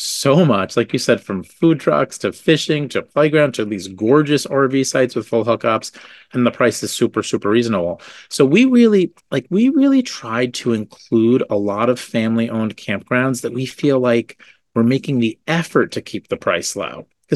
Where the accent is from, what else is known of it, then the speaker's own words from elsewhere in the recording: New Jersey, United States; And look, I'm from New Jersey.